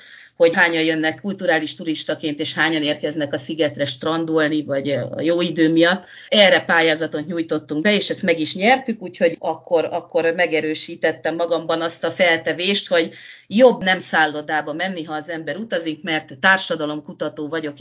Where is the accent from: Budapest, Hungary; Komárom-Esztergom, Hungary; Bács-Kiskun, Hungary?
Budapest, Hungary; a budai vár oldalában születtem, és ott is nőttem föl, vagyis hát a születésem után 9 hónappal költöztünk oda a 12. kerületből. Úgyhogy én teljesen nagyvárosi lány vagyok, és most egy faluban lakom